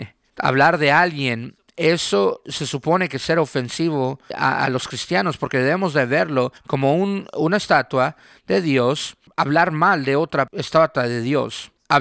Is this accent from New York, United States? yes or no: no; Colorado, United States; Los árboles de Carolina del Norte, las montañas de Colorado, de donde yo soy